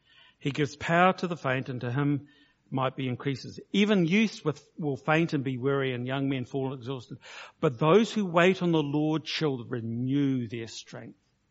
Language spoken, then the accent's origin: English; Blenheim, Marlborough, New Zealand; I come from Blenheim and been to Wellington where the wind is almost hurricane levels